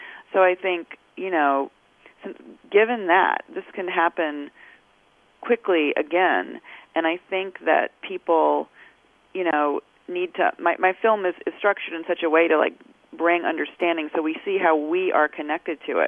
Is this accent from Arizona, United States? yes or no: no; Alabama, United States; it was a portrait of just where I grew up in Alabama and how that was impacted